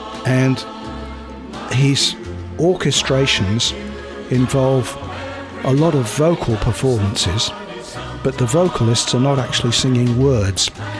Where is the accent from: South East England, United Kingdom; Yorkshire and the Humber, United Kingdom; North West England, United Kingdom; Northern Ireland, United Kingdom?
South East England, United Kingdom; Bexhill-on-Sea; also born or lived in London; Yeah, and lived and grew up by the seaside in a little town called Bexhill-on-Sea in Sussex. And that's where I spent my whole childhood.